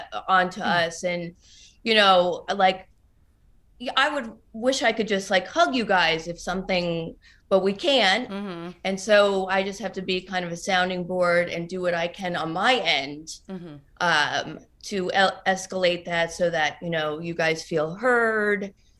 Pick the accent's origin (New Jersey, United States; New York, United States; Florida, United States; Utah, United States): New Jersey, United States; I'm from New Jersey. Everything bothers me.